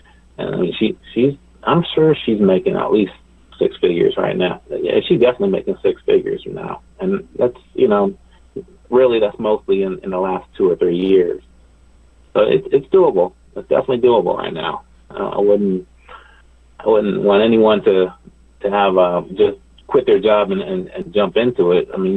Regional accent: Ohio, United States; now in Los Angeles, United States; I would have never thought I'd be an LA lawyer. I'm from Ohio originally.

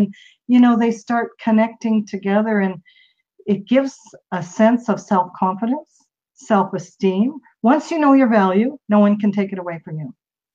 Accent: Canada; I'm from Canada, so I know some of the dioceses here

